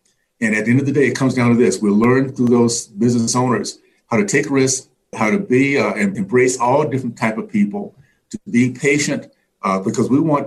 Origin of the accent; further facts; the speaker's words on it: Columbus, Ohio, United States; born there; I was born actually in Columbus, Ohio.